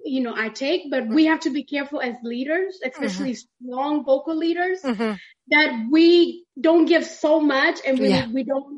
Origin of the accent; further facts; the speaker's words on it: Texas, United States; I grew up in the South, right? Okay. A place called Central Texas.